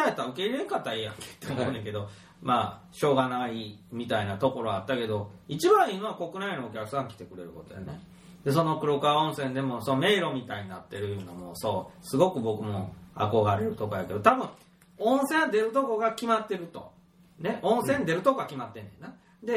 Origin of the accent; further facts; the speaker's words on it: Kyushu, Japan; 僕は九州人だからまあひいきするわけじゃないけど、九州って魅力的なとこだし豊かなところなので